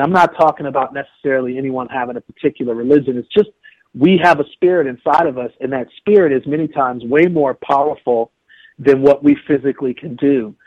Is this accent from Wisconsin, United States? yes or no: yes; Milwaukee, Wisconsin, United States; also born or lived in Tennessee, United States; I was born and raised in Milwaukee and in partly in Tennessee. So I'm not from big cities like New York